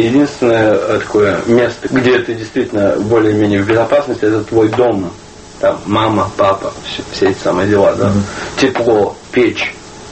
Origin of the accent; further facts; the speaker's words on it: Russia; now in United States; я в конечном счете иностранец в Америке и так далее, потому что английский далеко не мой родной язык. Но здесь и несколько иная традиция, потому что в России мы все-таки все помним